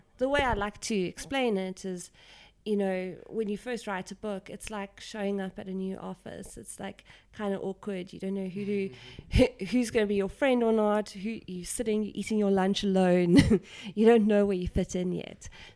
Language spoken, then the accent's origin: English; South Africa; Another thing with me is that being South African, I'll sometimes include things in the plots.